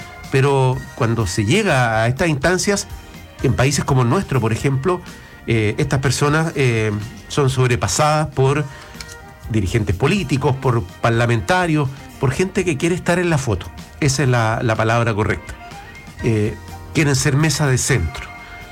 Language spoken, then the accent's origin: Spanish; Chile; como, primero, sudamericanos, como chilenos y chilenas